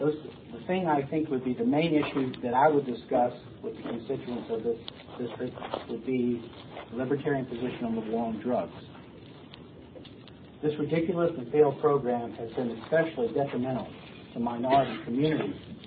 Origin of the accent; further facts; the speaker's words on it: Florida, United States; born there; now in Maryland, United States; I was born in Florida. I attended school in Florida.